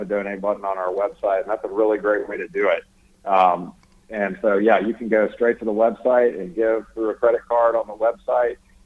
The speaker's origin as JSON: {"language": "English", "town": "Winston-Salem", "region": "North Carolina", "country": "United States", "said": "I started out in Winston-Salem, North Carolina, where I was from with the United Way of Forsyth County."}